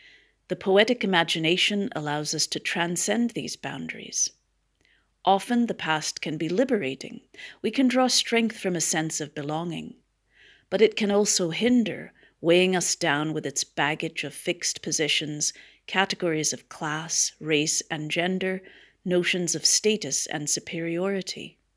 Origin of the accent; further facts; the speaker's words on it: Vancouver, British Columbia, Canada; Growing up in Vancouver, I had very little knowledge